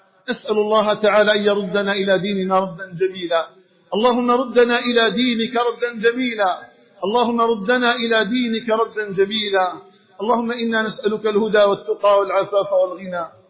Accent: Algeria; اللهم اجعل بلدنا الجزائر آمنا مطمئنا

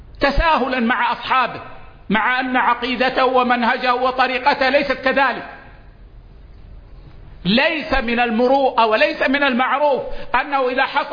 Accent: Saudi Arabia; عندنا في السعودية

